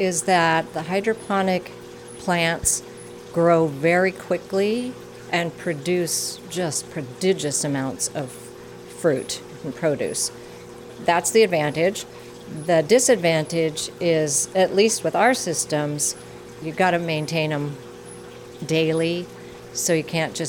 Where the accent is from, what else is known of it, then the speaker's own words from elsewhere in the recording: Colorado, United States; now in Alaska, United States; I grew up in Colorado, gardened with my parents there. And then when we moved to Alaska, I always gardened.